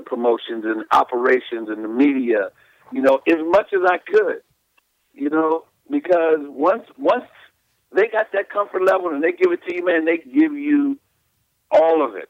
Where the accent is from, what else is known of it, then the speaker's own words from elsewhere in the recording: Philadelphia, Pennsylvania, United States; but I'm from Philly